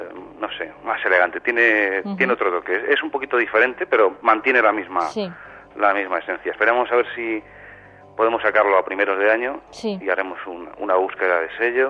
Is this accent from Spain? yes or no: yes; Spain; una banda de black metal así, siendo españoles, la gente tiende a mirarlo con rechazo